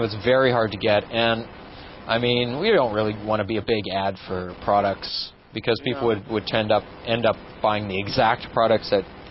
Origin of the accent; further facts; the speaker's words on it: Toronto, Ontario, Canada; I am from Toronto.